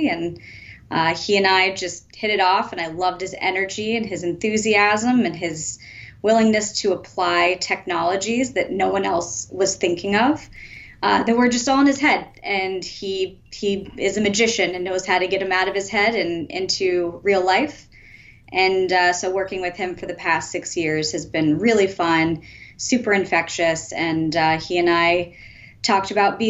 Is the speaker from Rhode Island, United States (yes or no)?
yes; Rhode Island, United States; I am from Rhode Island.